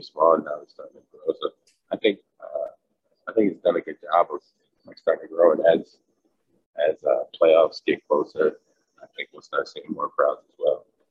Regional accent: Atlanta, Georgia, United States; No, I'm from Atlanta.

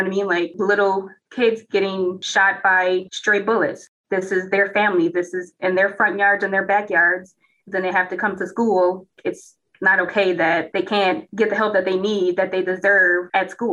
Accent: Minneapolis, Minnesota, United States; I grew up in Minneapolis Public Schools District, and I don't remember seeing any educators that look like me.

